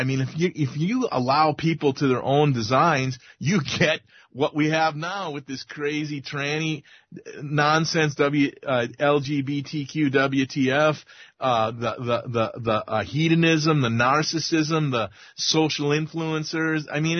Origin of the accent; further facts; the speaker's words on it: Milwaukee, Wisconsin, United States; when I was a young man, I was born and raised Catholic in Milwaukee.